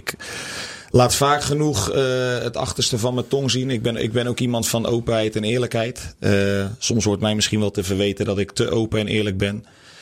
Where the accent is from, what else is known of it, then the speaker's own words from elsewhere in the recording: West Netherlands, Netherlands; Ik kom hier niet vandaan. Ik kom uit het Westen.